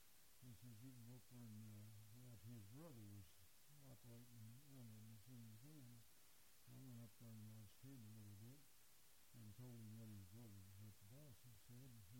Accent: Charleston, United States; born there; I was born here in Charleston over in South Park to be specific, January 27, 1929.

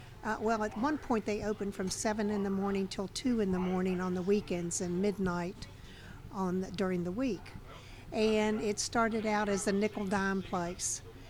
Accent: Huntington, West Virginia, United States; born there; And I was born in Huntington, West Virginia. And I was born in December the 23rd, 1940.

